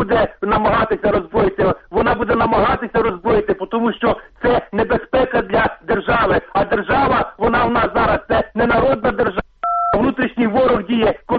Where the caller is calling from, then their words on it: Zaporizhzhia, Zaporizhzhia Oblast, Ukraine; Запоріжжя.